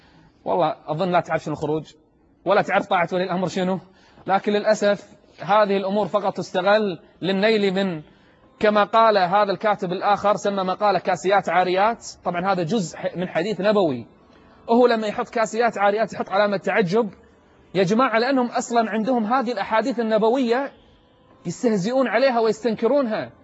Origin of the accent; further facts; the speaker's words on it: Kuwait; وأنصار بعض أنصار الليبرالية عندنا بالكويت